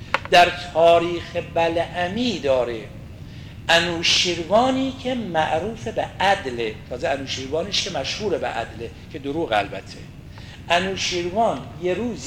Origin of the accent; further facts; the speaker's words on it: Iran; نه اینکه من ایرانیم یا شما ایرانی هستید